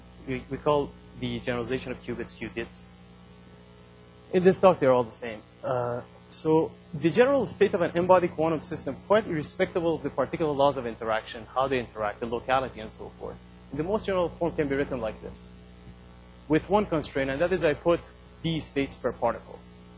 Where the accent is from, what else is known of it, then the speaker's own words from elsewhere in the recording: Canada; Well, being a Canadian, I'm going to use the hockey stick.